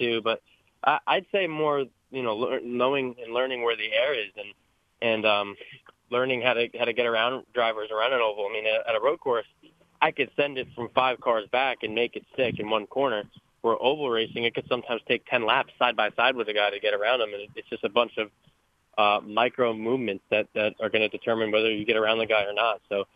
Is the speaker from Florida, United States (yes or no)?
no; New Jersey, United States; I grew up in New Jersey, so I'm a couple hour drive away, but nothing else is closer.